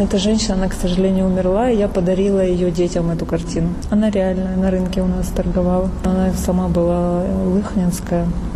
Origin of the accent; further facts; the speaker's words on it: Sukhumi, Abkhazia, Georgia; А город Сухуми я обожаю, это мой родной город